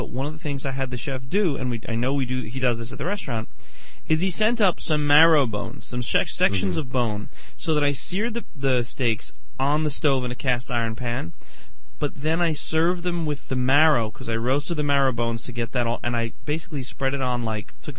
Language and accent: English; Ireland; Do you know what I like about being Irish?